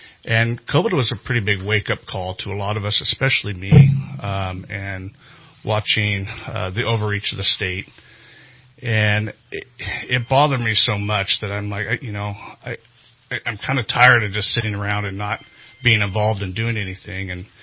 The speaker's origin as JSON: {"language": "English", "town": "Big Valley", "country": "United States", "tie": "born or raised there", "said": "My childhood, I grew up in Big Valley, so that's 90 miles east of here, the towns of Beaver, Lookout, Aiden, and New Beaver. I grew up on a 1,000-acre alfalfa farm."}